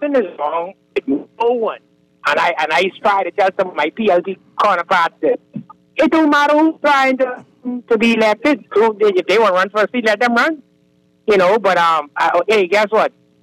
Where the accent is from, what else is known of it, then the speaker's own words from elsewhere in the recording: Grand Bahama, Bahamas; I am from Grand Bahama. My family is from Grand Bahama. When, you know, Grand Bahama is basically a F&M town.